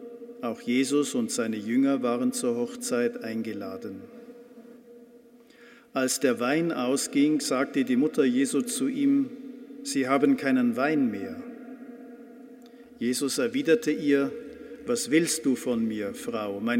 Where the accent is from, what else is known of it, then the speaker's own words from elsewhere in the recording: Austria; das kann ich ja als Österreicher sagen